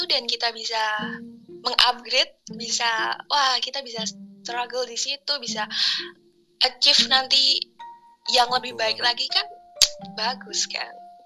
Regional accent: Yogyakarta, Special Region of Yogyakarta, Indonesia; accent: medok; Asalku dari Yogyakarta, asli Jogja. Jadi maaf ya kalau agak medok-medok gimana gitu.

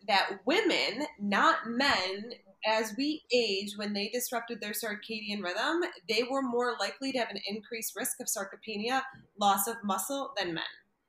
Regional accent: Buffalo, New York, United States; now in Omaha, United States; Even in the snow, like, I'm originally from Buffalo, New York, like, get outside.

